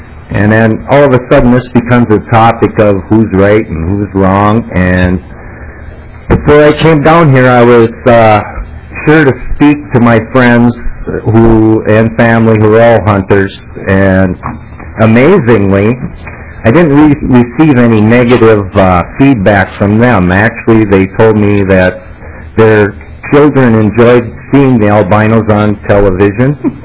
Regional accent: Wahkon, Minnesota, United States; I'm from Waukon, Minnesota, south end of Mille Lacs Lake.

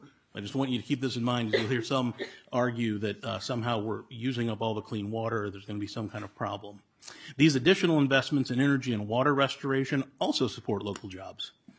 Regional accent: Midwest, United States; growing up in the Midwest in the 80s, when my daddy got laid off because of the auto industry churn

